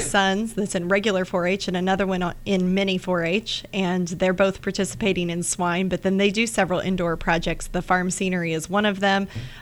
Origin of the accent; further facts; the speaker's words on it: Daviess County, United States; And when my parents moved to Daviess County and I was raised here, that was something that they thought was important